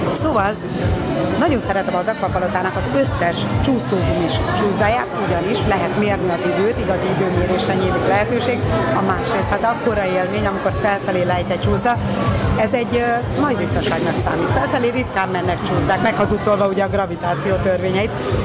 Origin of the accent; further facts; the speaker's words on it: Gyula, Békés, Hungary; born there; Csodálatos kisvárosról beszélünk, itt születtem, és vissza is tértem, nem véletlenül.